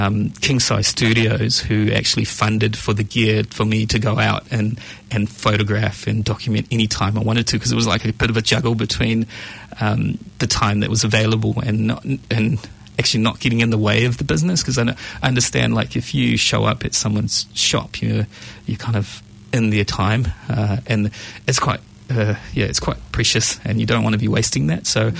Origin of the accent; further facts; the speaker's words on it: Mangere, Auckland, New Zealand; because having a show at Mangere, my hometown, it just kind of, you know, something that I can be proud of, you know.